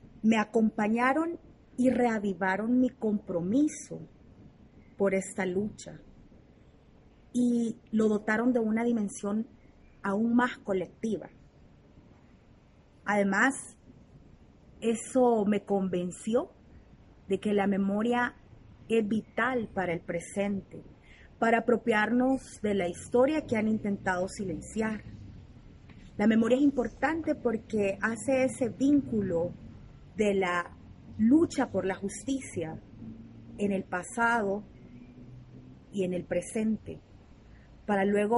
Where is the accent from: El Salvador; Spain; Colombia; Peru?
El Salvador; born there; nací en El Salvador, soy feminista, antropóloga, madre de un adolescente, hija de padres detenidos, desaparecidos durante el conflicto armado salvadoreño.